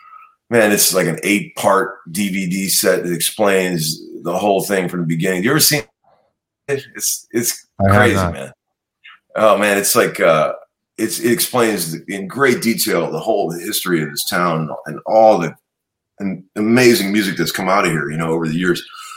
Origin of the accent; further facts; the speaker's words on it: Cleveland, Ohio, United States; when I grew up in Cleveland, right?